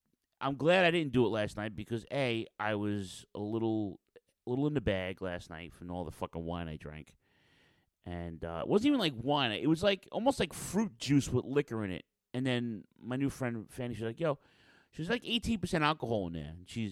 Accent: New York City, New York, United States; Now, I'm from Western Queens, so this is like the eastern part of Queens, right?

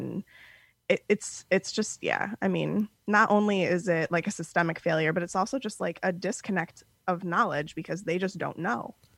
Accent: Ohio, United States; now in Florida, United States; so I'm from Ohio, but I live in Florida now.

